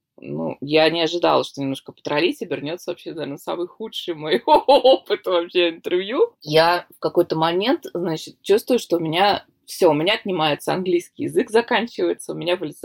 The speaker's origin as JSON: {"language": "Russian", "region": "Saint Petersburg", "country": "Russia", "said": "Я говорю, из Санкт-Петербурга."}